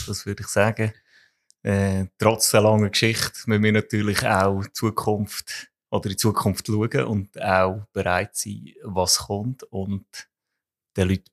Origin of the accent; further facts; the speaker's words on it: Switzerland; als Schweizer